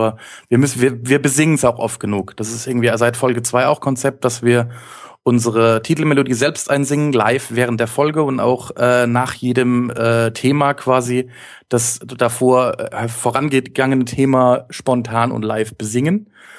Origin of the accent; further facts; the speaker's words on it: Heidelberg, Baden-Württemberg, Germany; ich bin irgendwie in der Nähe aufgewachsen, in Heidelberg